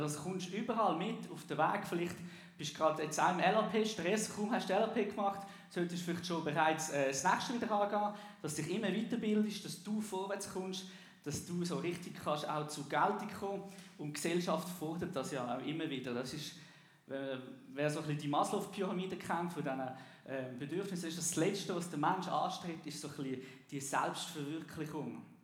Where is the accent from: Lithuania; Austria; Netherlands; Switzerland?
Switzerland; Einsiedeln, Schwyz; now in Altdorf, Switzerland; Aufgewachsen bin ich Zeinsiedler in der Innerschweiz.